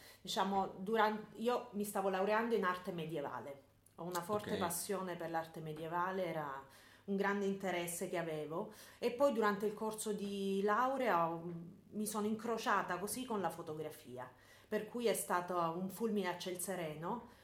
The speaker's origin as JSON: {"language": "Italian", "town": "Lecce", "region": "Apulia", "country": "Italy", "tie": "born or raised there", "also_born_or_lived": "Pisa", "moved": "as an adult", "said": "poi ho, diciamo, vissuto tutta la mia infanzia a Lecce, perché siamo leccesi come origini familiari"}